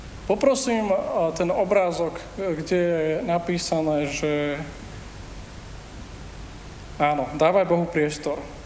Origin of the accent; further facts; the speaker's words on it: Záhorie, Slovakia; accent: Záhorie dialect; To je tá záhoráčtina. Takže ja som zo Záhoria